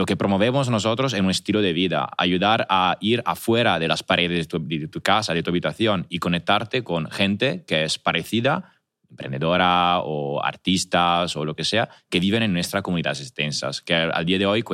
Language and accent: Spanish; Italy; now in Barcelona, Spain; para mí, por ejemplo, que soy italiano, que acabo de mudarme en Barcelona